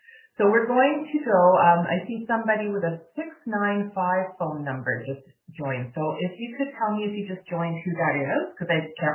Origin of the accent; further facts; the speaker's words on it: Vancouver, British Columbia, Canada; now in Yukon, Canada; I grew up in Vancouver, although I've been in the north for a lot longer than the time I spent in Vancouver. And even being in the Yukon, I still miss the ocean.